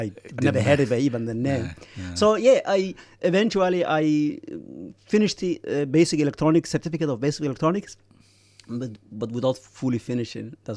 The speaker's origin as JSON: {"language": "English", "country": "Somalia", "said": "who spoke to me also a bit that when I said I'm from Somalia"}